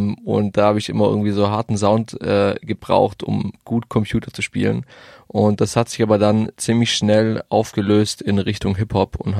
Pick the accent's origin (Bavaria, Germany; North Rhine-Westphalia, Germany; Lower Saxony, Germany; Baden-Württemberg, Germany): Baden-Württemberg, Germany; Isny im Allgäu; born there; Ganz genau in Isny im Allgäu. Genau, das ist so, glaube ich, eine halbe Stunde vom Bodensee entfernt. Neben Ravensburg, zwischen Kempten und Ravensburg, kann man eigentlich sagen.